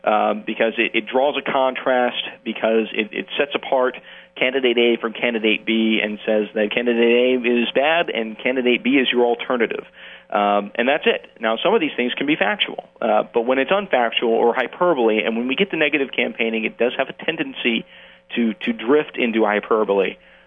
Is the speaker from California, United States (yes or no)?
no; Fredericksburg, Virginia, United States; even my hometown in near Fredericksburg, the Freelance Star, which is the local paper there